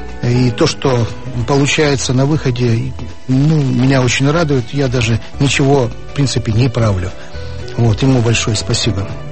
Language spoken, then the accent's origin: Russian; Odesa, Odesa Oblast, Ukraine; born there; Родился я в Одессе.